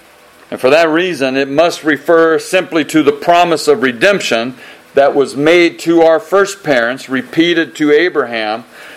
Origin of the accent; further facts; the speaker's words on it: United States; Yeah, we don't care. Who are you? I don't care. I'm an American.